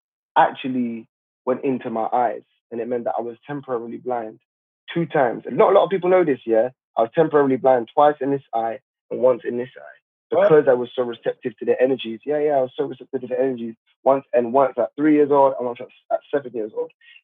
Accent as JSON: {"language": "English", "town": "Hackney", "region": "London", "country": "United Kingdom", "tie": "born or raised there", "said": "I grew up in East London. I grew up in Hackney, one of the worst boroughs. I grew up in Finchley"}